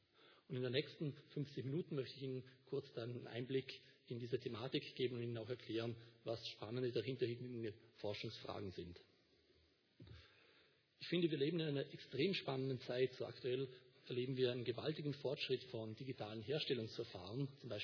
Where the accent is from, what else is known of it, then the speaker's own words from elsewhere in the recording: Vorarlberg, Austria; Wie gesagt, ich bin in Vorarlberg geboren, Vorarlberg aufgewachsen.